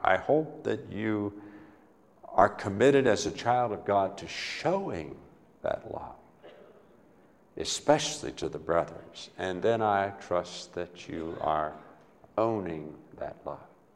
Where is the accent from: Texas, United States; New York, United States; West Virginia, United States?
West Virginia, United States; as a kid, I grew up back in West Virginia, and there were several water wheels